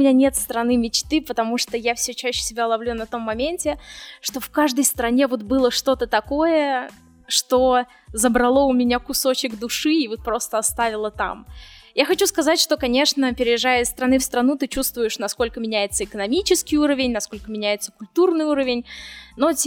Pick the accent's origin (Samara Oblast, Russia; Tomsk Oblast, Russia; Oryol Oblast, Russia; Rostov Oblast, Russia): Samara Oblast, Russia; Samara; бакалавриат в России, в моем родном городе Самара.